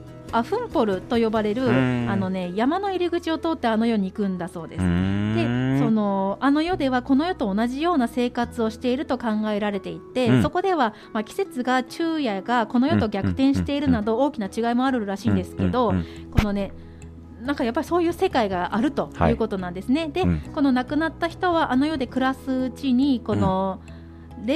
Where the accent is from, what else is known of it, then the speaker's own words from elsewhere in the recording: Hokkaido, Japan; 私、まあ、アイヌではないですけど、北海道に生まれ育ったものとして